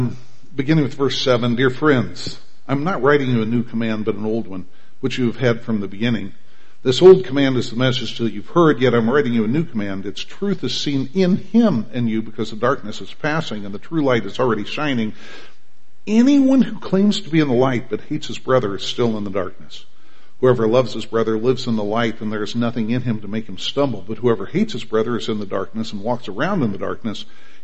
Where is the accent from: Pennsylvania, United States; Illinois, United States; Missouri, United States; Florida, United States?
Missouri, United States; Clarence; Literally, when I was growing up in Clarence